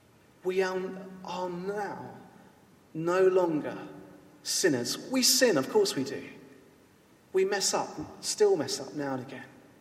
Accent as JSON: {"language": "English", "country": "United Kingdom", "said": "This is proof that I'm a British citizen, that in some way I belong to Britain."}